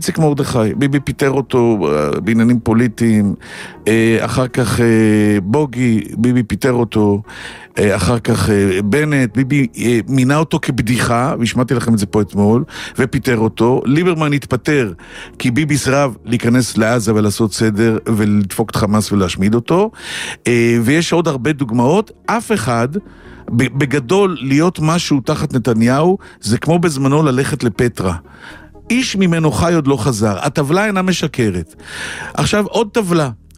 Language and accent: Hebrew; Holon, Tel Aviv District, Israel; וכשאני נתקל בחלאה, אני קורא לה חלאה. ככה אני מחולון, מה לעשות?